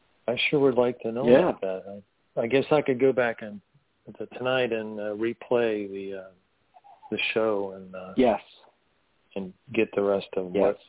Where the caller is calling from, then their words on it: North Carolina, United States; Stan, I'm in the mountains of North Carolina.